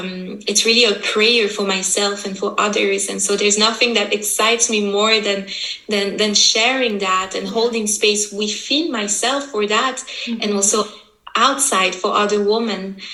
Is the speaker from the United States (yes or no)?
no; Switzerland; So I grew up here in Switzerland, and my father raised me.